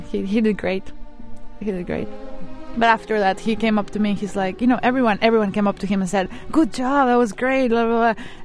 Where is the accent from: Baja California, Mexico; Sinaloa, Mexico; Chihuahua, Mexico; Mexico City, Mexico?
Mexico City, Mexico; now in New York City, United States; I was born in New York City in 1980, but grew up in Mexico City. I live in New York City